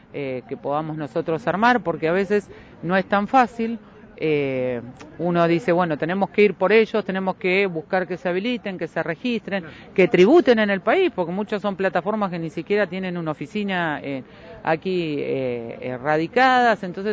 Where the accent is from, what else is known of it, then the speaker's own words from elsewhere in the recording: El Calafate, Santa Cruz, Argentina; no por mí, que soy de Calafate, sino que somos muchos lo que hoy...